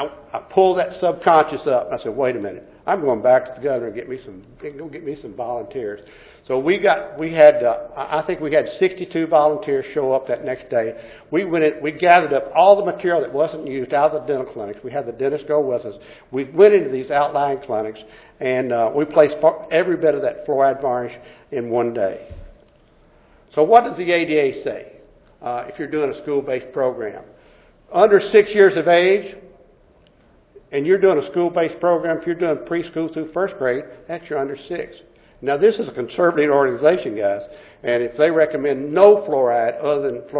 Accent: Kentucky, United States; a volunteer program in my hometown of Clark County, Kentucky.

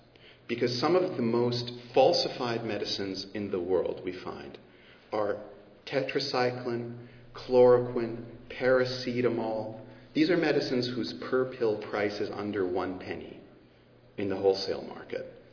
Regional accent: Canada; I'm Canadian.

